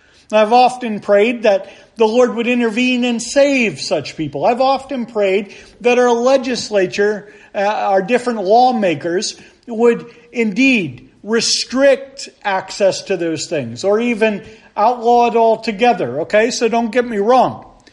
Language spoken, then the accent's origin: English; United States; particularly here in the United States, and we could pick on some other countries as well, but since I'm American, I'll just go